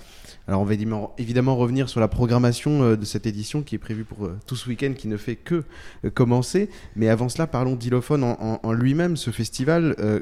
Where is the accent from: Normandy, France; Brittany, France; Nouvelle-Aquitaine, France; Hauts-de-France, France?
Normandy, France; Je suis Normand et je suis très content d'être à Ouessant.